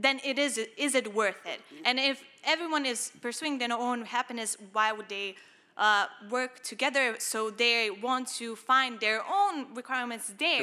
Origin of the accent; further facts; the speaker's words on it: Montenegro; English is a second language; I'm from Montenegro, I'm from the Balkans, and this objectivism is a new idea there